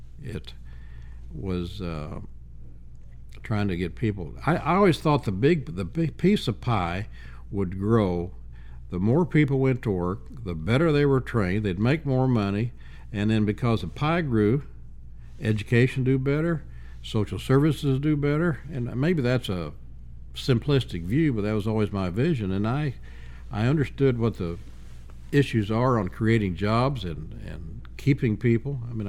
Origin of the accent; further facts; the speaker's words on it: St. Louis, Missouri, United States; I said, I'm from St. Louis, I mean, but my city is at the other end of I-44